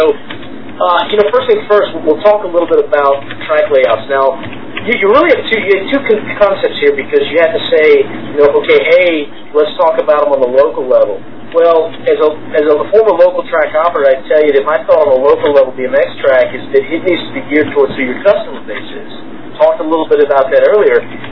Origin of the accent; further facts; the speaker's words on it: Canada; As a Canadian, the only races New York, PA, and in the NBL National Series